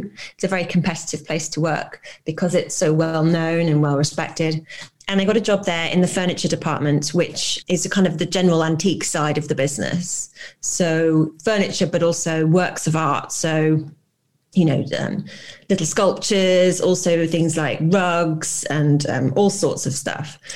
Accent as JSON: {"language": "English", "country": "United Kingdom", "said": "this is probably slightly more of a uniquely British thing, where we are very much a kind of nation of, we are big dog lovers, but being British"}